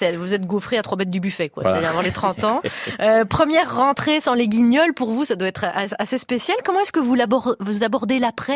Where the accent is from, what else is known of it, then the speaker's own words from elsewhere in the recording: Belgium; nous, en tant que Belges